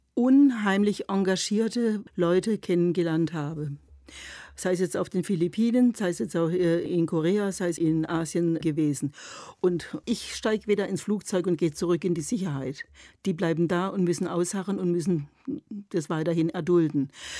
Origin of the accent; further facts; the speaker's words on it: Freiburg, Baden-Württemberg, Germany; Ich bin in Freiburg aufgewachsen. Freiburg war ja noch französisch besetzt